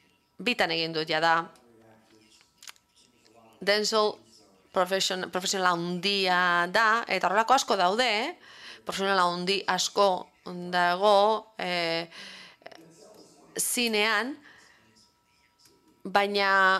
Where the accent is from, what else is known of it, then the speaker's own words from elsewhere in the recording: Barcelona, Catalonia, Spain; Bartzunatik nator, egunon.